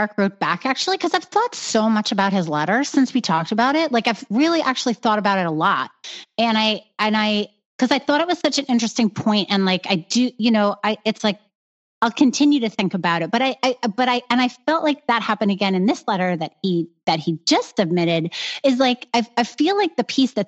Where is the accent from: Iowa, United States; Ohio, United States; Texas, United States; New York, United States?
New York, United States; just because I'm from New York, I don't see why that band doesn't deserve my, like, telling listeners like, hey, check this out.